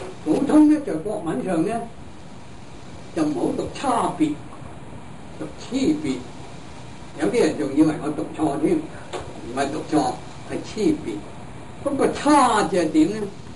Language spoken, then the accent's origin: Cantonese; Guangdong, China; 我哋廣東人